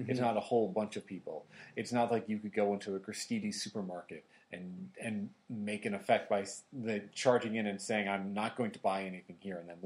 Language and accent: English; Ireland; despite the fact that I'm Irish and, you know, Irish have the potato stuff